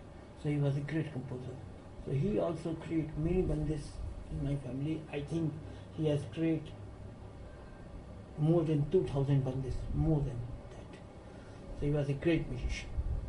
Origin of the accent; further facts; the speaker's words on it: Kolkata, West Bengal, India; English is a second language; I born and brought up in Calcutta.